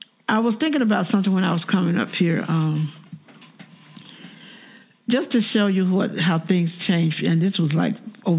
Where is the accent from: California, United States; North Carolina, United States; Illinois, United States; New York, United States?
North Carolina, United States; Morganton; also born or lived in Greensboro; Well, I came from Morganton, which was a small town, a little bigger than Monroeville, but it was small, and went to Greensboro, which is a bigger town.